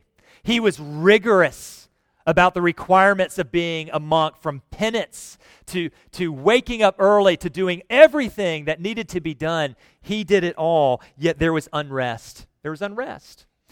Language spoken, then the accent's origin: English; Virginia, United States; also born or lived in Alabama; I think mine was because before first grade, I moved from Alabama to Northern Virginia, and I'm certain they thought my accent was a speech impediment.